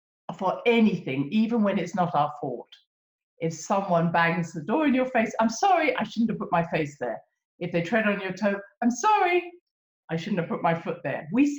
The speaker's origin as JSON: {"language": "English", "country": "United Kingdom", "said": "as a Brit"}